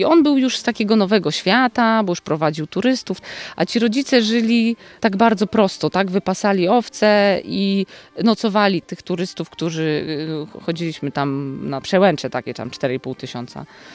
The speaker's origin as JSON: {"language": "Polish", "town": "Szczytno", "region": "Warmian-Masurian Voivodeship", "country": "Poland", "said": "Ja jestem Mazurką nowego pokolenia, tak? Czyli ja się urodziłam w Szczytnie i zawsze chciałam tutaj wrócić."}